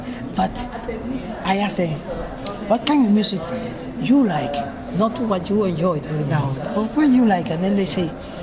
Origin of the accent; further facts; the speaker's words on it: Cuba; I don't need to do a tumbao whole time to show you that I'm Cuban.